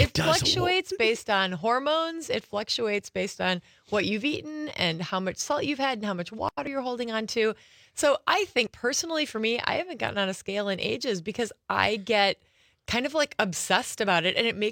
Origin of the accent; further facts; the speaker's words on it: Kaukauna, Wisconsin, United States; I didn't grow up there. I grew up in Kaukauna